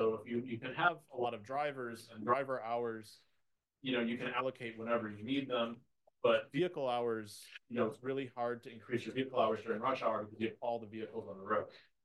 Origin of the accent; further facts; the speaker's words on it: Buffalo, New York, United States; I'm from Buffalo.